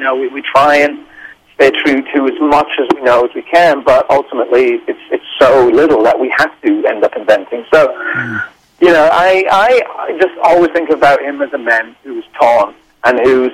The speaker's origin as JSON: {"language": "English", "region": "England", "country": "United Kingdom", "said": "me being English, I was incredibly ill-informed."}